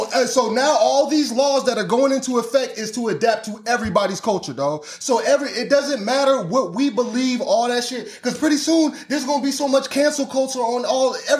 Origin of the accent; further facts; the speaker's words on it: the South, United States; And then I'm from the South, dog.